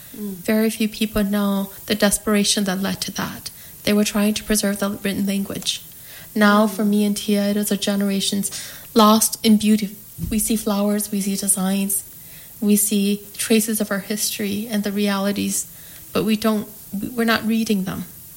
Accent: St. Paul, Minnesota, United States; In St. Paul, Minnesota, we grew up in the St. Paul Public Schools.

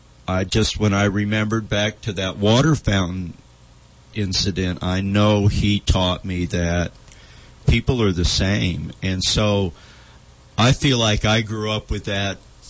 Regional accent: Washington, United States; At the Capitol. And I grew up in Washington.

